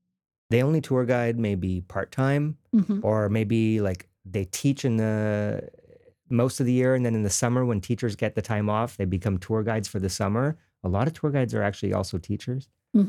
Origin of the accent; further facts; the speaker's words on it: LaSalle, Quebec, Canada; I grew up in the city. I grew up, actually, if you want to get really technical, I grew up in LaSalle.